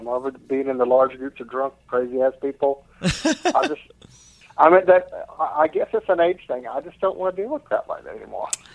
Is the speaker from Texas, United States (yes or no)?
no; Edgefield, South Carolina, United States; I'm going to head back to my hometown, which is Edgefield, see my dad